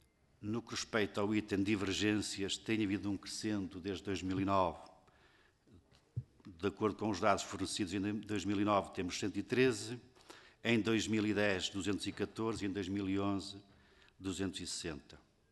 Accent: Couto Mineiro, Portugal; a ligação a Santa Maria da Feira, e eu sou de Couto Mineiro

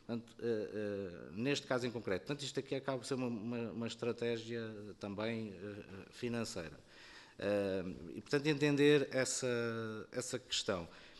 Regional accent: Setúbal, Portugal; Em Setúbal, porque eu sou de Setúbal, que nós não temos qualquer centro comercial

